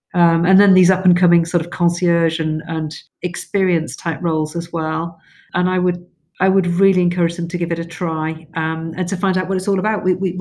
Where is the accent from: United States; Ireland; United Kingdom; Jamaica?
United Kingdom; Yorkshire and the Humber; I'm from Yorkshire.